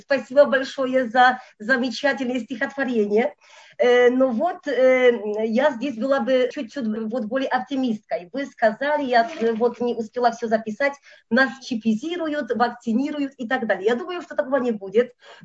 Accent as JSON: {"language": "Russian", "country": "Poland", "said": "У нас в Польше, потому что я вот из Польши, да, но теперь очень сложная ситуация с коронавирусом"}